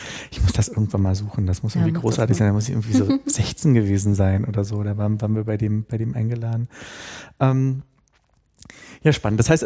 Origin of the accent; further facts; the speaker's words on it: Berlin, Germany; Ich komme ja aus der DDR und ich war 11, als die Wende war